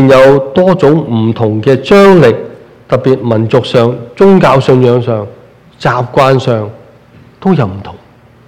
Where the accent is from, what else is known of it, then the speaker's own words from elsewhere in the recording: China; 虽然我哋系中国人